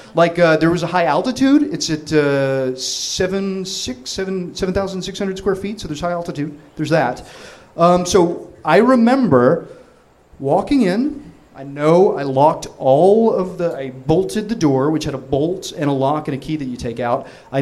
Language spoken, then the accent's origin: English; Los Angeles, California, United States; And yeah, we're from LA. And this is my wife. She's from Seoul, Korea.